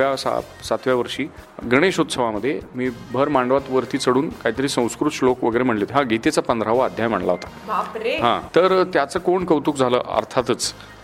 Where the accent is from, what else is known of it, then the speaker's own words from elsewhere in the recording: Paranda, Maharashtra, India; born there; मला माझा जन्म परांडा नावाच्या गावात झाला, जिथे माझ्या वडिलांची बदली झाली होती.